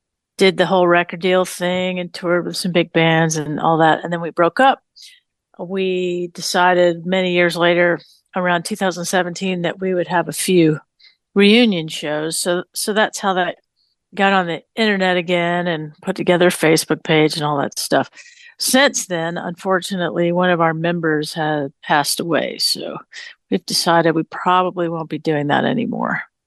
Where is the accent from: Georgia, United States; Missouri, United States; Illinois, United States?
Georgia, United States; So being that I'm from Georgia, it's a bit of a Southern rock record